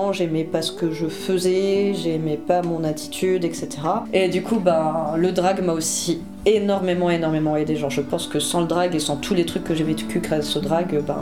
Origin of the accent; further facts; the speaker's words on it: Blois, Centre-Val de Loire, France; Je suis née à Blois. Et donc, j'ai grandi là-bas, j'ai fait mon collège et mon lycée là-bas.